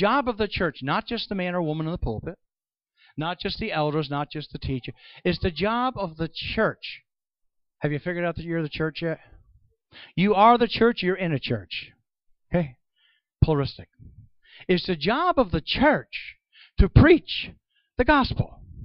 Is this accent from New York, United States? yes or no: yes; New York, United States; I'm the kind of guy, I guess I'm from the show me state, I guess. I'm actually from New York.